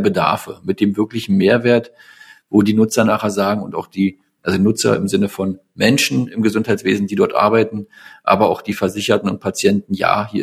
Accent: Berlin-Brandenburg, Germany; also born or lived in Munich; Ich komme privat hier aus dem Raum Berlin-Brandenburg und habe dann einfach mit meiner Partnerin zusammen gesagt, nach circa 10 Jahren in München

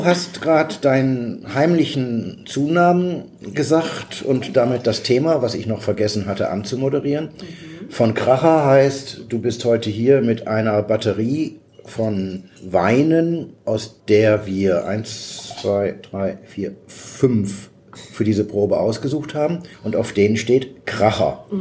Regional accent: Lower Saxony, Germany; Das kann ich als Ostfriese nicht bestätigen.

